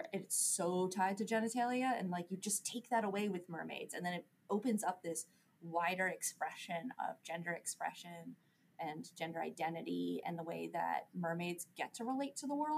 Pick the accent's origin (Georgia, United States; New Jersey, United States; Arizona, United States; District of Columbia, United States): New Jersey, United States; I grew up on the Jersey Shore, so like I spent a lot of time in the water.